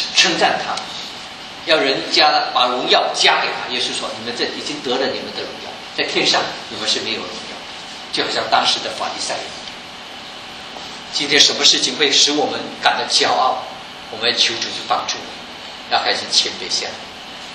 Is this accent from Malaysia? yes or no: yes; Malaysia; 我们今天说我们都是中国人啊，无论是你来自啊，我是马来西亚啊，来自哪里都好，我们的根就在中国。